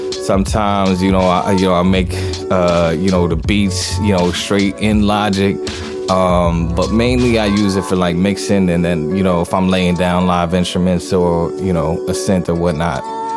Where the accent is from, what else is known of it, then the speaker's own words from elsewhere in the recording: New Jersey, United States; growing up in Jersey, you know, being so close to the city was, you know, huge in terms of, you know, musical influence.